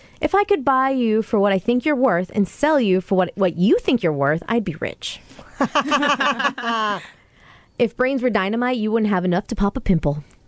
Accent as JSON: {"language": "English", "region": "the South", "country": "United States", "said": "I'm from the South, so the most insulting thing you can say is bless your heart"}